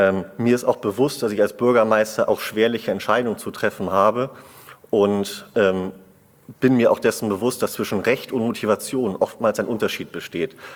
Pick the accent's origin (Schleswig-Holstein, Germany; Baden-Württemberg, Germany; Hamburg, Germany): Schleswig-Holstein, Germany; Tönning; sodass ich jetzt meine doch nun schon 15-jährige Berufserfahrung in einer Mittelstadt gewinnbringend für meine Heimatstadt Tönning einbringen möchte